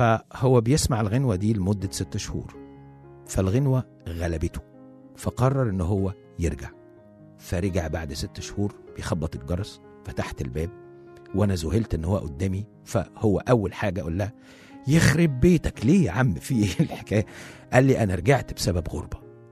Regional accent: Alexandria, Alexandria Governorate, Egypt; فبما ان انا اسكندراني فكان عندي اهل واصحاب ما شفتهمش من زمان

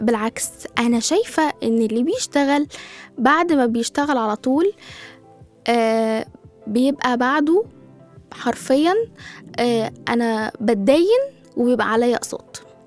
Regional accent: Egypt; وبعدين احنا برضو عندنا يعني كمصريين عندنا طبع غريب

